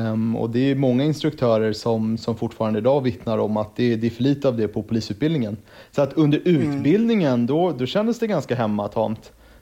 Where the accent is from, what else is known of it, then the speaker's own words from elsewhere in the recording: Stockholm, Stockholm County, Sweden; Jag är ju född och uppvuxen i Stockholm